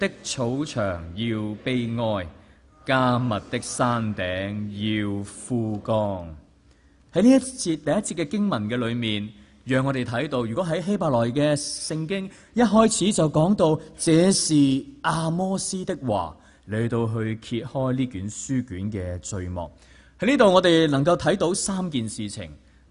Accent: China; 我们作为中国人都很记得这一幕的情景，

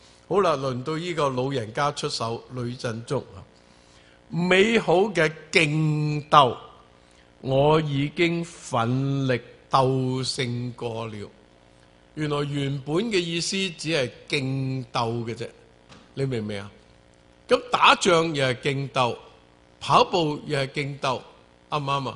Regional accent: China; 我哋中國人都係咁噶啦嚇

